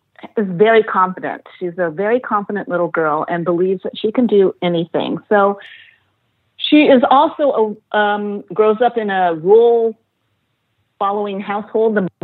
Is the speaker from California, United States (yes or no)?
yes; Los Angeles, California, United States; I grew up in West LA, actually exactly where Jasmine Taguchi lives.